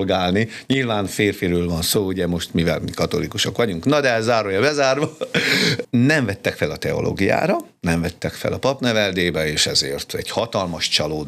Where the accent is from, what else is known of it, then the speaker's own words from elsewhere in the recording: Misentea, Harghita, Romania; 4 voltunk testvérek, első gyerek vagyok, ugye édesapám kántor volt, több mint 40 éven keresztül ott a csík menasági templomba, ugye, és hát a kántori lakásban éltünk, nőttünk fel.